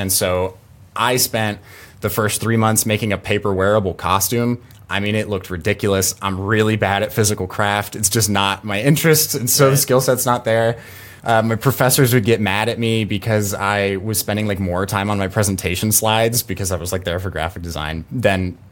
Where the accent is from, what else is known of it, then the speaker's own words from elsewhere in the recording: Houston, Texas, United States; And so I am coming from Houston, Texas. I'm going to Raleigh, North Carolina.